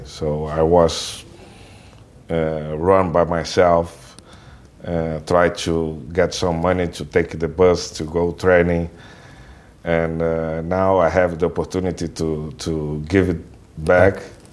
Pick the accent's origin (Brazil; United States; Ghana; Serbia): Brazil; Rio de Janeiro; Yeah, I come from Rio de Janeiro.